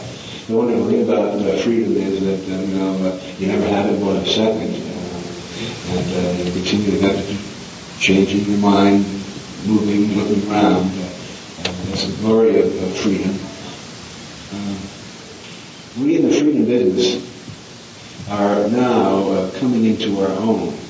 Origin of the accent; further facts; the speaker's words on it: Ireland; I'm convinced now that I'm Irish.